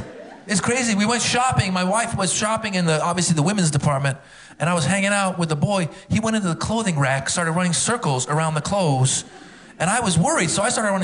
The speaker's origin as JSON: {"language": "English", "country": "Iran", "second_language": "English", "said": "I am from the Iran, no English."}